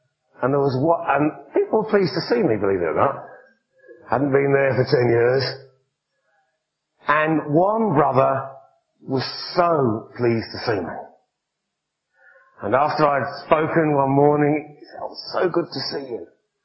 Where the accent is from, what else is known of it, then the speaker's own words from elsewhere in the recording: England, United Kingdom; Because I'm English and we have this thing that we like space around us for some reason.